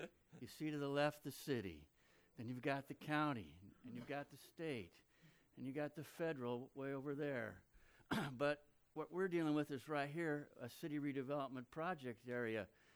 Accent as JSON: {"language": "English", "town": "Roseland", "country": "United States", "said": "I'm from Roseland."}